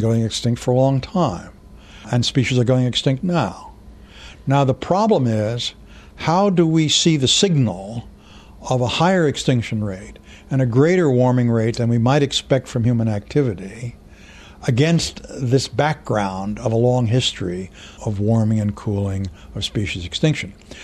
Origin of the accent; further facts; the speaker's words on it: United States; But as an American, I must say